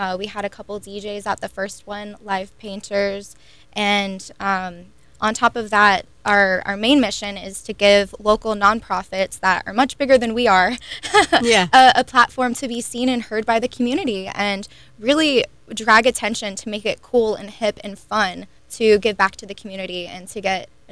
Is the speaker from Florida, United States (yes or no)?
yes; Florida, United States; growing up in Tortoise Island, in a little bubble here, and God bless, I love the Space Coast